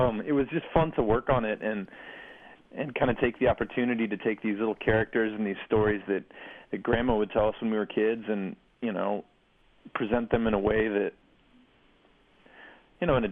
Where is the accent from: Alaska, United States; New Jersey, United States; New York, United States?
Alaska, United States; Palmer; also born or lived in Anchorage; I'm from the Matsu Valley, Palmer, and I grew up in Palmer and Anchorage